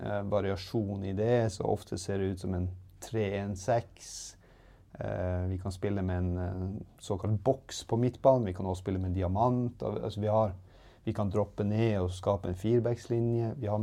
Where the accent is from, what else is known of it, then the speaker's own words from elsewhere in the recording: Narvik, Nordland, Norway; now in Sweden; samtidigt så är jag från Narvik, jag är norrlänning.